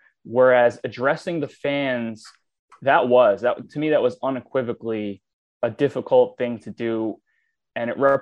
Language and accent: English; New York City, New York, United States; I grew up in New York.